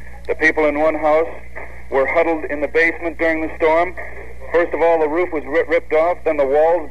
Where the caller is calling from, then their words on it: New Brighton, Minnesota, United States; I'm now calling from New Brighton because there are no communications.